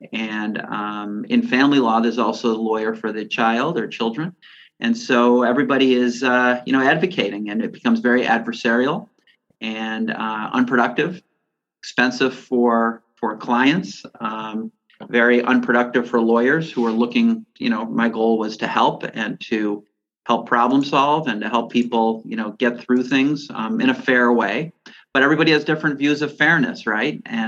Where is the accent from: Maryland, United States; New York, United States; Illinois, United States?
New York, United States; Buffalo; also born or lived in Albany; I'm from Buffalo. I was born and raised here, went away to college, came back and came to our law school